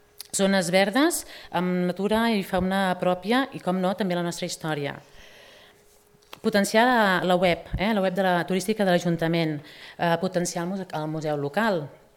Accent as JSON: {"language": "Catalan", "town": "Sant Feliu", "region": "Catalonia", "country": "Spain", "tie": "born or raised there", "said": "soc de Sant Feliu tota la vida, actualment treballo a Caldes, soc metge de família"}